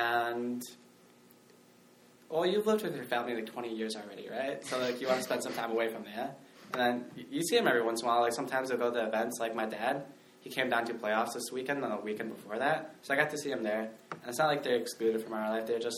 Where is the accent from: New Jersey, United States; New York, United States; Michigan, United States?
Michigan, United States; now in California, United States; I'm from Michigan.